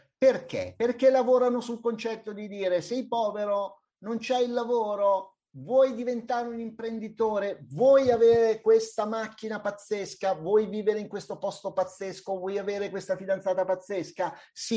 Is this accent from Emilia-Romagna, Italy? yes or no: yes; Emilia-Romagna, Italy; lo dico anche da appartenente è molto da emiliano romagnoli